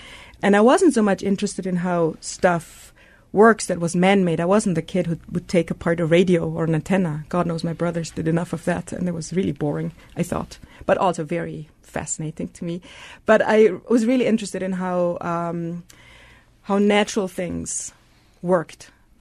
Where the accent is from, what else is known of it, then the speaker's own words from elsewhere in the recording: Austria; I grew up in Austria as the youngest of three kids.